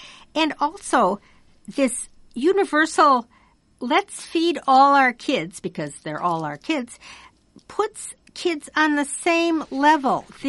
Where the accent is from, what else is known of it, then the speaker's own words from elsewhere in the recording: Wisconsin, United States; I grew up in Wisconsin. We had a free milk break in the afternoon too